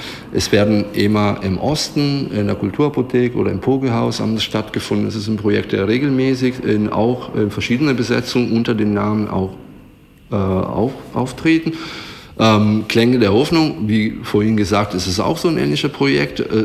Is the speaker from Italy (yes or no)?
yes; Italy; German is a second language; Ich bin Italiener, ich bin Musiker, aber ich habe keine Ahnung.